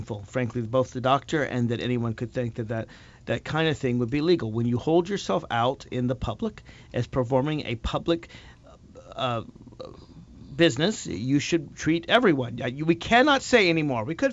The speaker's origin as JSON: {"language": "English", "region": "Virginia", "country": "United States", "tie": "born or raised there", "said": "In my home state."}